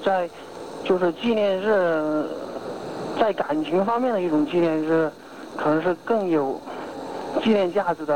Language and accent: Chinese; Sichuan, China; also born or lived in Zhuzhou; now in Huaihua, China; 毕竟你看现在我本来是四川的嘛。现在出来在这边工作，然后在现在又到怀化，以前在株洲那边的